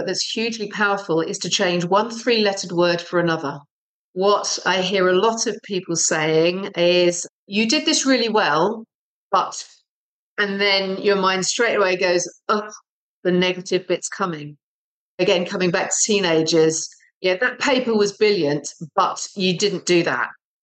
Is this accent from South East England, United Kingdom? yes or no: yes; South East England, United Kingdom; So I've grown up in the southern half of the UK, a county called Surrey.